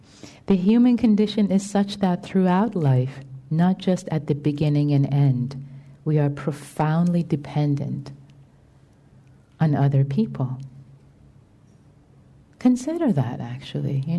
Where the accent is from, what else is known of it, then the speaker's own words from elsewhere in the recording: Tehran, Tehran Province, Iran; English is a second language; I was brought up in Tehran, Iran, in a liberal Muslim family.